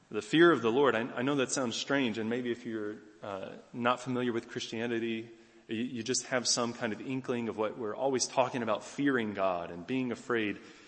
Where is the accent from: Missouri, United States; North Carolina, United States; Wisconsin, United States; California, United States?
North Carolina, United States; Where I grew up in North Carolina, in the southeastern United States